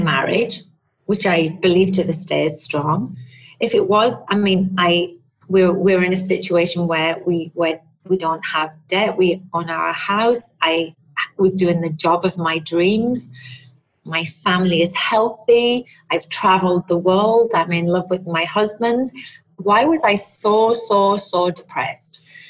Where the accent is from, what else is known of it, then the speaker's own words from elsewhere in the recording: United Kingdom; I'm stoic. You know, I'm British.